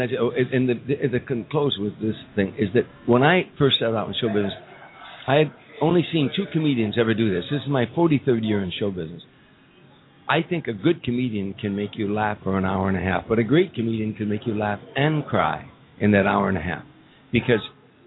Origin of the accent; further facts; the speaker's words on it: Harvey, Illinois, United States; And I'd tell him what was like growing up in Harvey